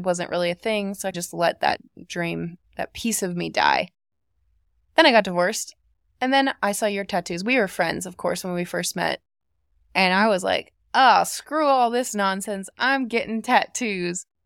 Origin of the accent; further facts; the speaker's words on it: Monterey, California, United States; And I grew up in Monterey, and there was a lot of jellyfish.